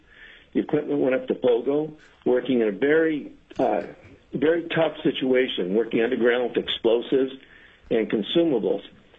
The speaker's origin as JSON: {"language": "English", "region": "Alaska", "country": "United States", "tie": "born there", "said": "I was born in Alaska, and my grandfather was involved in construction going back many years."}